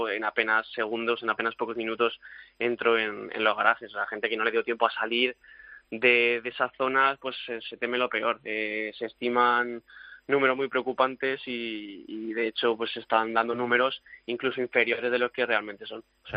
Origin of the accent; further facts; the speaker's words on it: Alfafar, Valencian Community, Spain; Yo Alfafar igual, Alfafar.